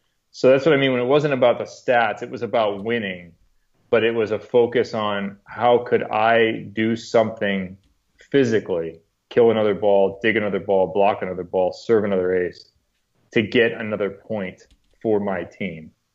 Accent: Chicago, Illinois, United States; I'm from Chicago, like a Dick Butkus, Mike Singletary kind of a thing.

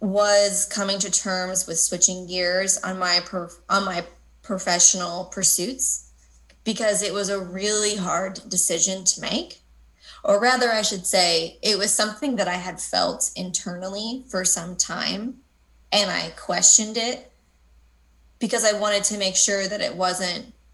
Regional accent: United States; now in Paris, France; You know, I'm already American in Paris.

